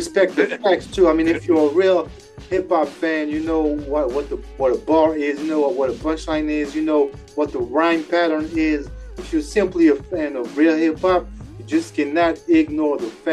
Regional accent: France; born or raised there; English is a second language

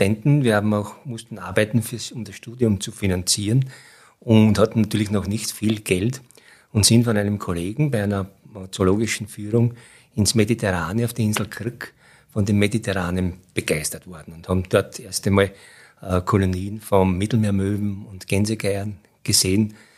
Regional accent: Lower Austria, Austria; ich komme vom Land. Ich bin dort 1 Kilometer entfernt, wo ich jetzt wohne, mit meiner Frau aufgewachsen. Bin jetzt aus Niederösterreich und wir wohnen auch dort.

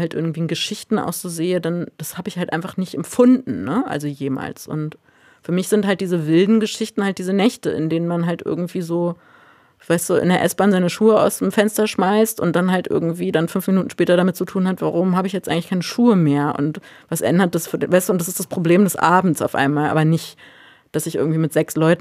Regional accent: Berlin, Germany; dass ich hier in Berlin als Berlinerin sitze und nichts von dieser ganzen Kultur miterlebt habe

